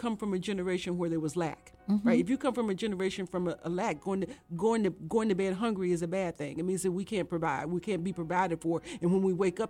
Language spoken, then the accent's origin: English; Marshall, Texas, United States; I grew up in Marshall, Texas in the 60s in the desegregating South. And I was one of the first kids in my town of Marshall, Texas to integrate schools in Marshall, Texas.